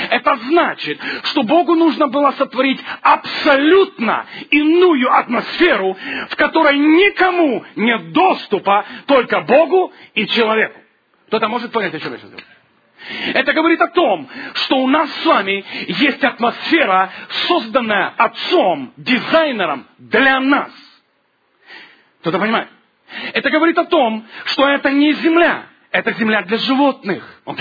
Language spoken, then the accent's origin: Russian; Ukraine; born there; Я родился на Украине.